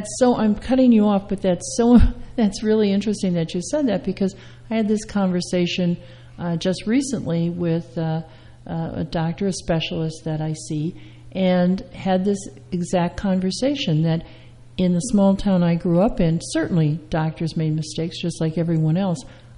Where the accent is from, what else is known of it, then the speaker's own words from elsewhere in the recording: Midwest, United States; now I grew up in the Midwest where you had a small town doctors